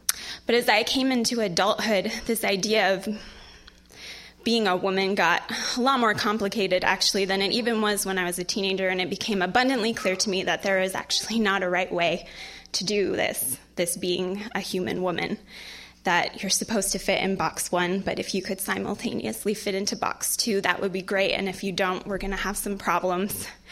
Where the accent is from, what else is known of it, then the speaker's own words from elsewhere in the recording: Minnesota, United States; I grew up in Minnesota in a Mormon family.